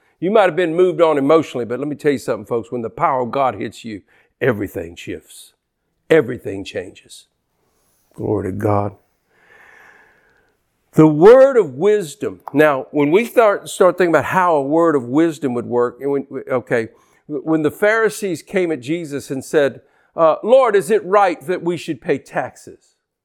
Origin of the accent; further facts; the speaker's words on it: Louisiana, United States; And we're from Louisiana, and we have many what we call oxbow reservoirs, we call them rivers still, like False River and Old River and these kind of.